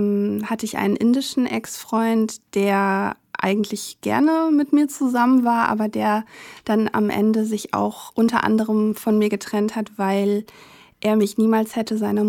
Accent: Hesse, Germany; ich bin in einem Dorf aufgewachsen in Hessen und da gab es so ein paar Türken, Russen, aber da gab es nicht viele Ausländer in meiner Kindheit.

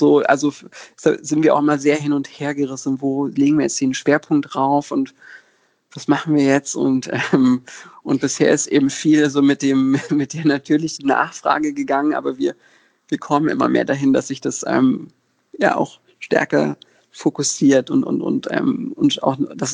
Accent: Berlin, Germany; ich bin in Berlin geboren und hier aufgewachsen.

